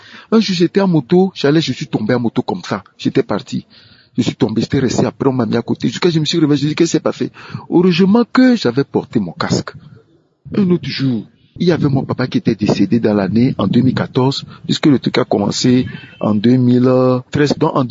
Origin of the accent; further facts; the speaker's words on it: Togo; Je suis togolais, excusez-moi.